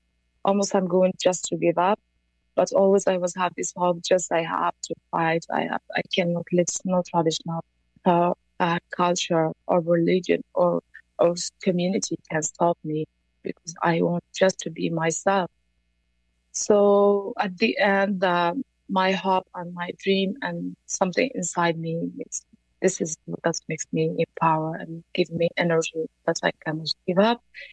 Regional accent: Morocco; English is a second language; also born or lived in Turkey; now in Canada; coming to Canada, I was living in Turkey as a refugee, lesbian, non-binary. And before that, I was escaped from Morocco because I can't be myself.

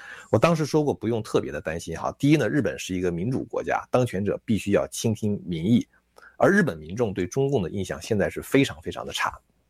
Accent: China; 用我们中国人话来讲

